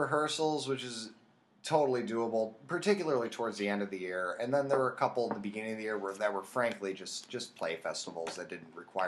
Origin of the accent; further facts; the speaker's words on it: Minnesota, United States; I grew up in Minnesota my whole life